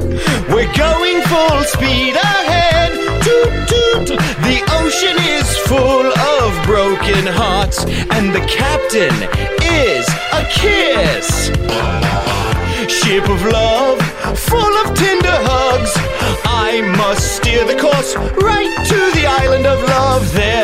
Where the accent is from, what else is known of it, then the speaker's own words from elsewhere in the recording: England, United Kingdom; Yeah, down south. There's a little bit of a draw, but definitely England.